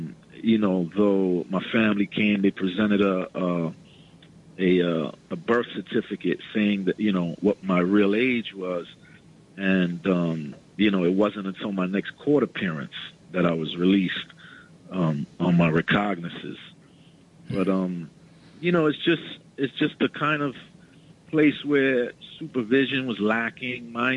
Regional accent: Brooklyn, New York, United States; So I'm from Brooklyn. I'm from a pre-hip Williamsburg, Brooklyn.

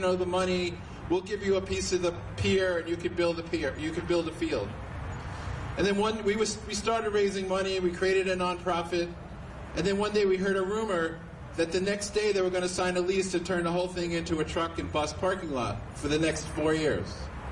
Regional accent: Bronx, New York, United States; I had never done that in my whole life, even though I grew up in the Bronx, right?

